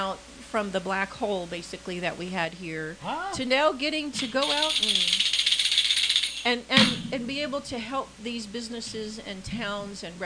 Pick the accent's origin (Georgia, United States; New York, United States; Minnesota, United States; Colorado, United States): New York, United States; East Patchogue; born there; Oh, Patch Hog. That's where I was born. Well, I was born in East Patch Hog.